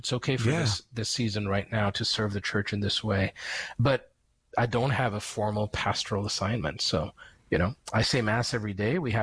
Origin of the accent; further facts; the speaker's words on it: United States; now in Rome, Italy; And as an American, it tests my patience.